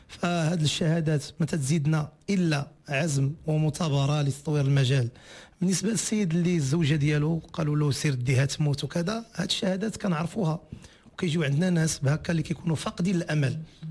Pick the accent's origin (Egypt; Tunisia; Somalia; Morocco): Morocco